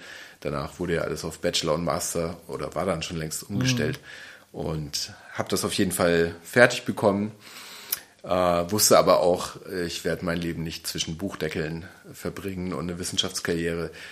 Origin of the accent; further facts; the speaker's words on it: Würzburg, Bavaria, Germany; Ich bin in Würzburg geboren und aufgewachsen.